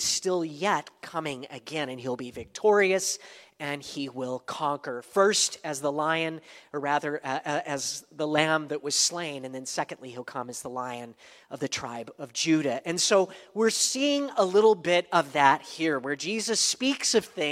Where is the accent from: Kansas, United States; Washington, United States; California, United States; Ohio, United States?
California, United States; San Bernardino; I remember that growing up in San Bernardino. We've got mountains there that skirt the valley